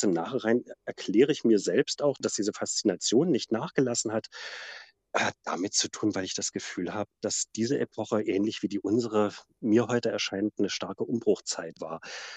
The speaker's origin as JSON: {"language": "German", "country": "Germany", "tie": "born or raised there", "said": "schon in meiner Kindheit in der DDR"}